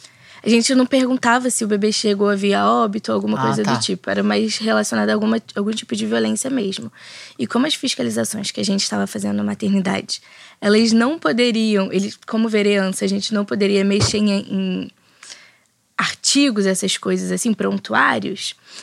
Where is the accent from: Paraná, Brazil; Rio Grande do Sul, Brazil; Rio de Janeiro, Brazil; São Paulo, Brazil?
Rio de Janeiro, Brazil; São Gonçalo; você é de São Gonçalo, eu sou de São Gonçalo